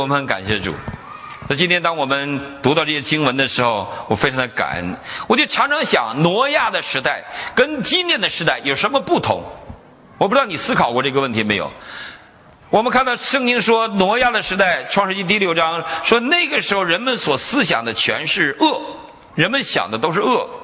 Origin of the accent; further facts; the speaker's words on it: China; 我们中国人想要今天我们中国大陆的同胞们，我们的这些同学们，他们在想什么？